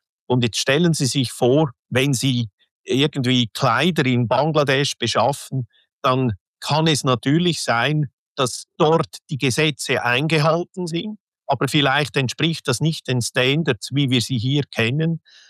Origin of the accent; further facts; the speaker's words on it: Central Switzerland, Switzerland; ich komme aus der Zentralschweiz